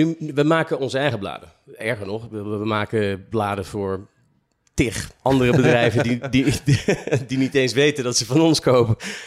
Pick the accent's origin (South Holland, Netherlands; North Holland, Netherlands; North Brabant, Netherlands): North Holland, Netherlands; Blaricum; also born or lived in Amsterdam; Ik ben geboren in Nederland, in Amsterdam. Ik ben opgegroeid in Blaricum. Ik heb een Amerikaanse moeder, een Nederlandse vader.